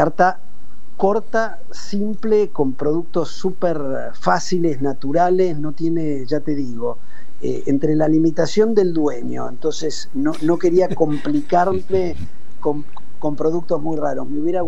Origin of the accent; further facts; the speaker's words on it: Argentina; No, pero soy argentino